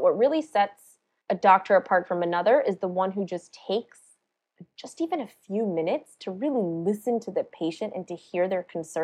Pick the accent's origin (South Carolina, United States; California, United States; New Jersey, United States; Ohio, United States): South Carolina, United States; born there; I was born in South Carolina, but my parents were born and raised in India.